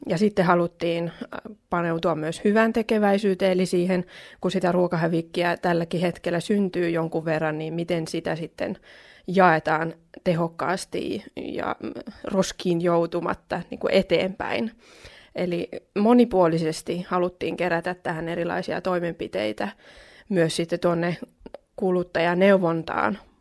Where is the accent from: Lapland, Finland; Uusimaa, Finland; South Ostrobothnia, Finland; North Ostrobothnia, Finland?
South Ostrobothnia, Finland; meillä Etelä-Pohjanmaalla ja Suomessakin ylipäätään aika usein ajatellaan